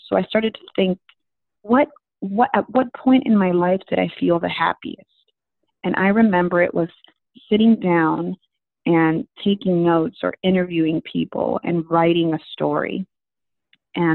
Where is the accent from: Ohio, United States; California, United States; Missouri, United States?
California, United States; East Los Angeles; also born or lived in Ventura County; You know, as a girl that was born and raised in East Los Angeles and then moved over to, you know, Ventura County, I feel like my background also always made me very curious to learn about my parents' journey